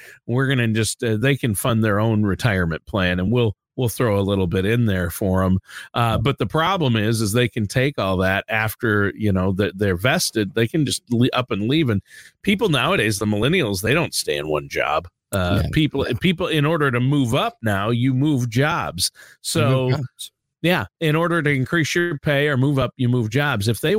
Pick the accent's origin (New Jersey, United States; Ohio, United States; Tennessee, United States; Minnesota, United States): Minnesota, United States; And I'm from Minnesota, and one of the nation's, North America's largest window manufacturers started in the town, Stillwater, Minnesota, near here.